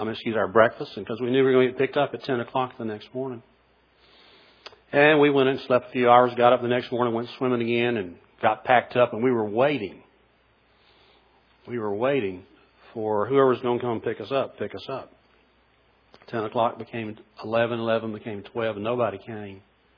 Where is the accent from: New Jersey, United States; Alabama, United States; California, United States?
Alabama, United States; Florala; I grew up in Florella, the Florida-Alabama border